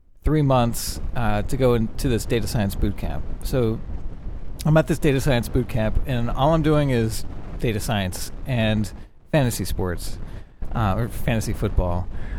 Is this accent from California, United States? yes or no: no; Cincinnati, Ohio, United States; also born or lived in Boulder; We moved from Boulder, Colorado, back to my hometown, Cincinnati / Northern Kentucky, on July 1st.